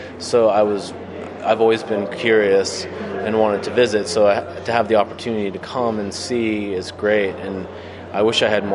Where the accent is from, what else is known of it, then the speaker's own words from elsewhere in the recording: United States; Coming as an American, it's information that we have, not a lot comes in about Iran except bad things.